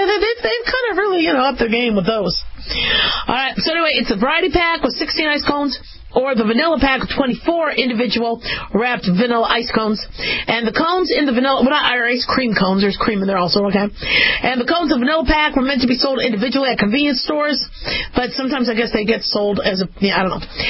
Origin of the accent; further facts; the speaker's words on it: Phoenix, Arizona, United States; also born or lived in Las Vegas / Los Angeles; I grew up in Phoenix and Vegas. I was born in L.A., but when I was about six, my folks moved to Phoenix, and, you know, it's hot.